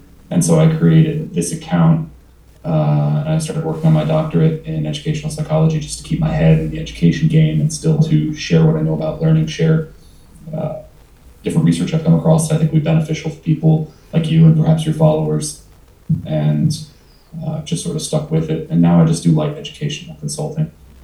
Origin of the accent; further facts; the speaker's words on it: Ohio, United States; now in Bali, Indonesia; I'm from Ohio, a U.S. citizen, and I made it to Bali by pure chance.